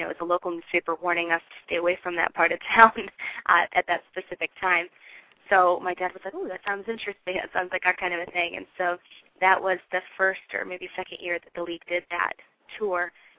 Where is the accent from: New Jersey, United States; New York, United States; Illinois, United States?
Illinois, United States; Chicago; I grew up in Chicago, and I remember going to the Museum of Science and Industry.